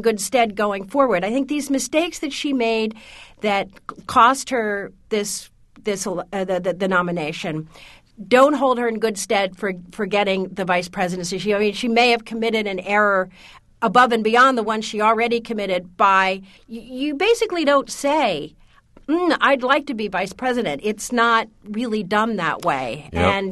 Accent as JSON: {"language": "English", "region": "Pennsylvania", "country": "United States", "said": "I'm from Pennsylvania. I spent a lot of time there."}